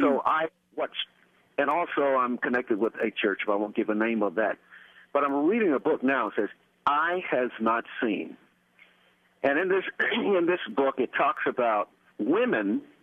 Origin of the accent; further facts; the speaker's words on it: the South, United States; now in Fort Leavenworth, United States; I'm a Southerner and proud of it. I was farmers and all that other stuff.